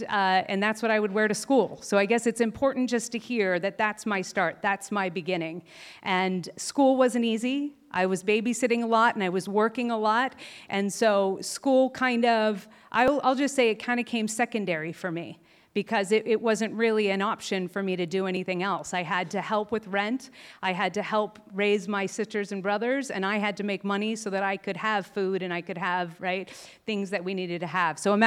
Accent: Stockton, California, United States; So I grew up in Stockton, California when I was really, really young, this young, to two parents that were super, super young and super, super hippie.

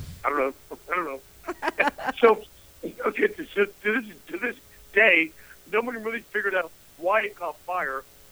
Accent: Kansas City, Missouri, United States; I grew up in Kansas City, Missouri.

